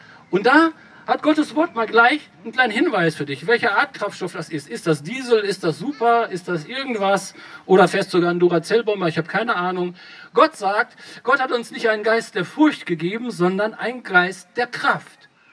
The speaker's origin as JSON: {"language": "German", "town": "Bad Salzuflen", "region": "North Rhine-Westphalia", "country": "Germany", "said": "ich komme aus Ostwestfalen, das hatte ich nicht gesagt, aus Bad Salzuflen, LIP, Living in Paradise"}